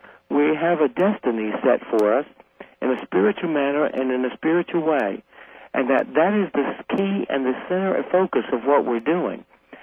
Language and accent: English; the South, United States; this is the way I grew up. I grew up fighting in the South.